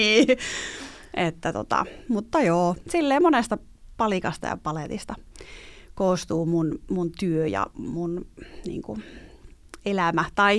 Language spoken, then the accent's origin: Finnish; Oulu, North Ostrobothnia, Finland; että eikö olisi kiva, että täältä pohjoisestakin, kun mä oon Oulusta